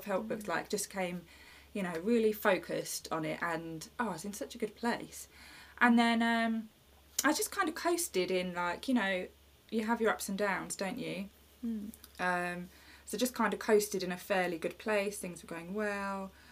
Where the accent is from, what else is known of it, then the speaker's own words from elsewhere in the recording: East of England, United Kingdom; I'm from Essex.